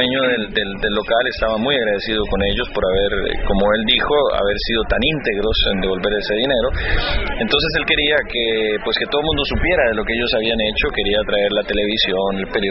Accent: Costa Rica; now in Nicaragua; Yo vivo en Nicaragua, soy originalmente de Costa Rica

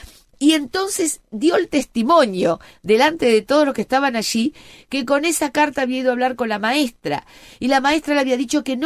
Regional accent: Uruguay; also born or lived in Argentina / Colombia; aquí en mi país, pero inclusive también he estado fuera de Uruguay, he estado en Argentina, he estado también justamente en Colombia, en Bogotá

